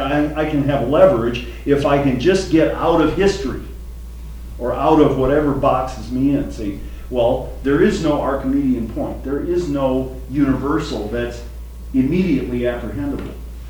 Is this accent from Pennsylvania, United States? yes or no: no; Hammond, Indiana, United States; And you know, I'm from Hammond, Indiana. I didn't grow up in Cambridge, Massachusetts.